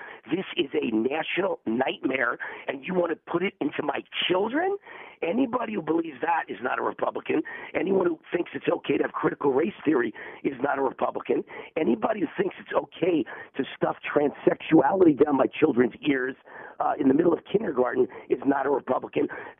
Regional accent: New York, United States; I mean, I happen to like his style. I'm from New York. I get why you wouldn't if you're like calm and nice and Midwestern.

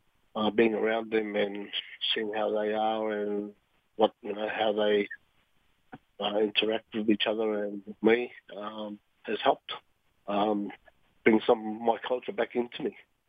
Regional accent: Australia; My Pacifica culture, as you heard, that I was brought up in Australia. So there's a lot of islanders there, but I was really into my own culture, like the Cook Island culture

